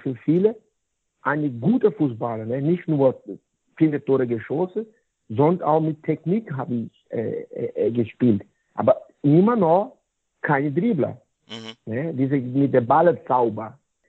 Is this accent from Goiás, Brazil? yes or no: yes; Goiânia, Goiás, Brazil; German is a second language; Deswegen ist mein Job hier in Goiânia, so meine Heimat, ist sehr, sehr willkommen für viele Eltern.